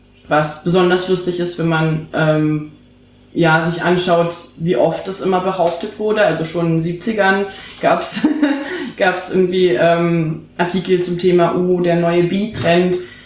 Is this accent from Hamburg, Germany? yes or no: no; Berlin, Germany; also ich bin Berlinerin